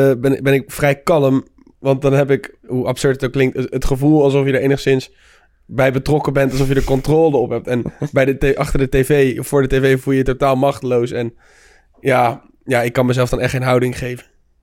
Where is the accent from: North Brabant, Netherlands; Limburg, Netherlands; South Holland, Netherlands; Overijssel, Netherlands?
Overijssel, Netherlands; Deventer; Deventer, ja, ik kom uit Deventer, dus dan ben ik in Deventer.